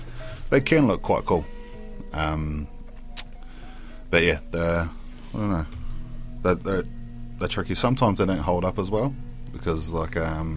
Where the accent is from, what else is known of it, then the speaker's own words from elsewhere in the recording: Christchurch, Canterbury, New Zealand; But like, being down in the South Island, I'm born and raised in Christchurch